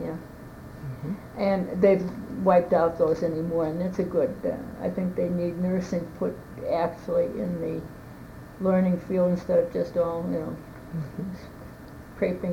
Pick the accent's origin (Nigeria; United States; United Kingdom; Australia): United States; Avoca, Pennsylvania; also born or lived in Wilkes-Barre; I was born in Wilkes-Barre, Pennsylvania. I was the youngest, the last child, that was born. My family moved to a little town called Avoca, Pennsylvania.